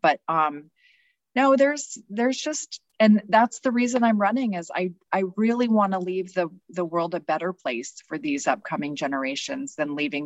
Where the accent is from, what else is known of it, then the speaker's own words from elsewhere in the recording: Kuskokwim, Alaska, United States; And growing up on the Kuskokwim, that really blew my mind.